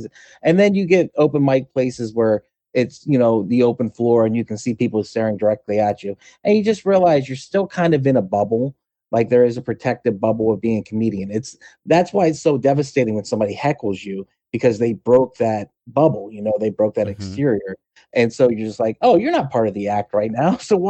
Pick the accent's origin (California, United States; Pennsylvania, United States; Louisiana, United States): Pennsylvania, United States; Clarion; I'm originally from Clarion, Pennsylvania, which is a small town where you see a cow and you go 3 more miles and you see a cow.